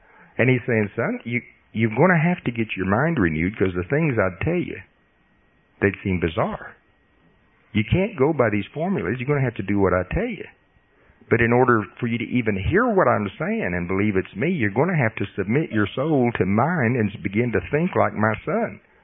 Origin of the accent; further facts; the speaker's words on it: Oklahoma, United States; see, I'm from Potawatomi County, Oklahoma.